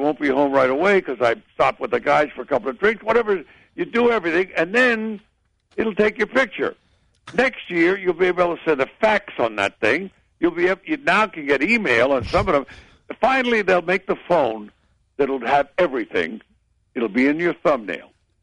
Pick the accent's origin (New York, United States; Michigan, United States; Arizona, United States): Michigan, United States; Detroit; born there